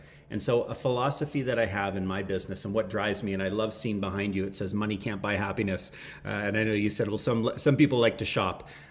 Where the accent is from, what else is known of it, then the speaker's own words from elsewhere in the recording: Canada; also born or lived in San Francisco, United States; So I'm a Canadian entrepreneur, but I was born in San Francisco.